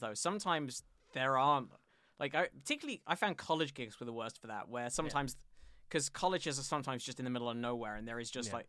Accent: London, United Kingdom; I grew up in the London suburbs.

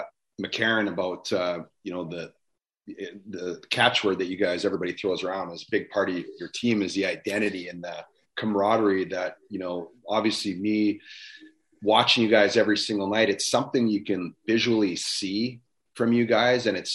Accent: Red Deer, Alberta, Canada; I grew up a Flames fan. I'm from Red Deer

